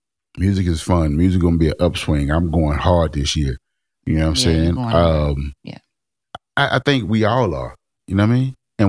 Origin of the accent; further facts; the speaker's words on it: Dallas, Texas, United States; I said, yeah, I'm from West Dallas too.